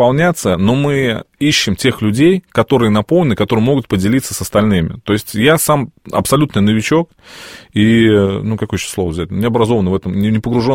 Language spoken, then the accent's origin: Russian; Nizhny Novgorod, Nizhny Novgorod Oblast, Russia; ну, условно в городе Нижний Новгород, откуда я родом